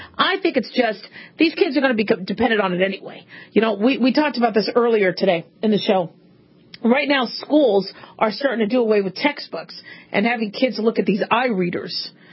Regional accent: Phoenix, Arizona, United States; I grew up in Phoenix, way too hot to go outside.

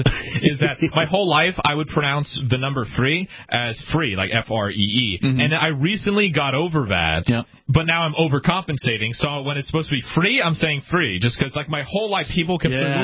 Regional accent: Canada; So my whole life, you know, I'm, for those of you unaware, I'm Canadian.

